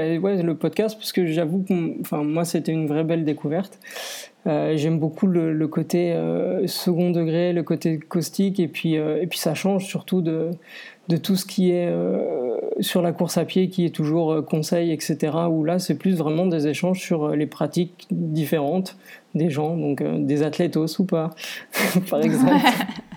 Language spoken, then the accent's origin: French; Nancy, Grand Est, France; now in Brussels, Belgium; je suis français à la base, parce que je suis originaire de Nancy. Et puis, j'ai débarqué à Bruxelles en 2007.